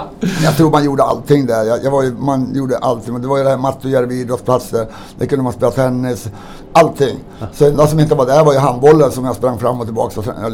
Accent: Kiruna, Norrbotten County, Sweden; born there; Utan min pappa var född där. Jag född i Kiruna.

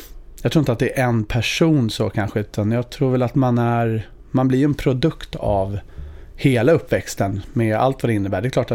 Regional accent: Huddinge, Stockholm County, Sweden; Jag är född uppvuxen i Huddinge. Kommer från en stor familj.

